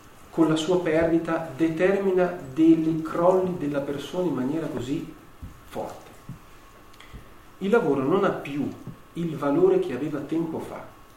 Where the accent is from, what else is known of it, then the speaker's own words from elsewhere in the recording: Vignola, Emilia-Romagna, Italy; Ci si scopre di abitare in un paesino di 20.000 abitanti, io vengo da Vignola, quindi un pochino di più